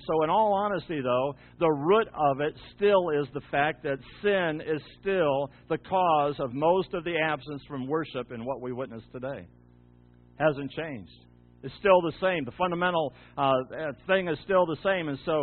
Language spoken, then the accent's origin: English; Ohio, United States; And I remember growing up in Ohio, we had down the street from us on the corner was Judge Mayer